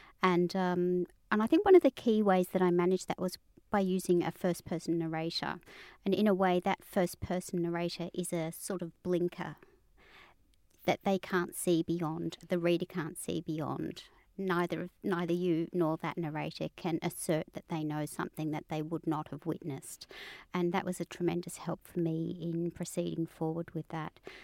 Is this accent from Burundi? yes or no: no; Melbourne, Victoria, Australia; We grew up in Melbourne, basically, but as often as we could, my family would move to South Australia for our family holidays. Both my parents are from South Australia.